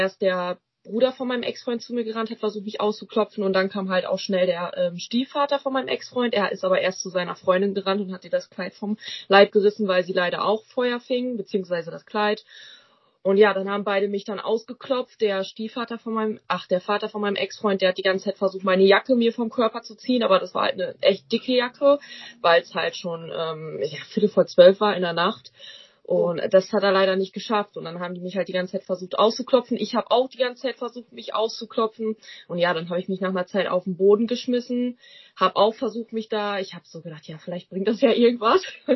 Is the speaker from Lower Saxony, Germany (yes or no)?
yes; Schüttorf, Lower Saxony, Germany; ich bin 20 Jahre alt, mache gerade eine Ausbildung zur Ergotherapeutin. Und ja, ich komme aus Schüttorf. Das ist in Niedersachsen, ganz nah an der niederländischen Grenze.